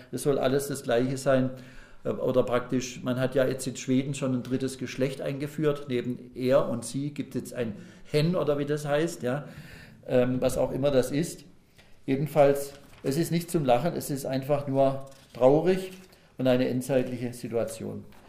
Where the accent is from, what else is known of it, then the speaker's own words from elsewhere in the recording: Baden-Württemberg, Germany; ich bin ja selber auch Badener von Haus aus